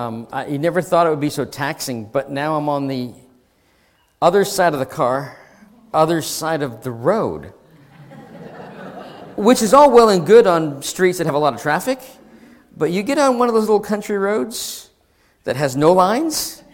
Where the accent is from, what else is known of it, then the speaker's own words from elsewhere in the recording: Massachusetts, United States; Growing up in Massachusetts, just outside of Boston, I always thought that I'd get to go home and start a church somewhere in the Boston area.